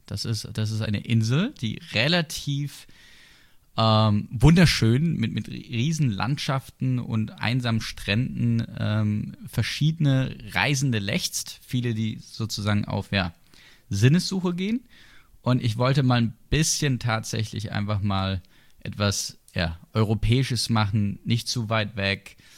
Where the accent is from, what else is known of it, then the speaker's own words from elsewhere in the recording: Sinsheim, Baden-Württemberg, Germany; born there; Ich komme ja aus der Gegend, als gebürtiger Sinsheimer.